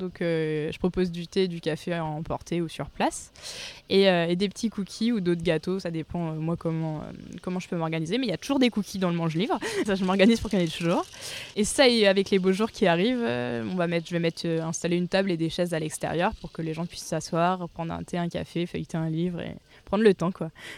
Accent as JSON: {"language": "French", "town": "Parné-sur-Roc", "region": "Pays de la Loire", "country": "France", "said": "Et le soir, je suis à Parnay-sur-Roc parce que du coup, c'est là d'où je viens."}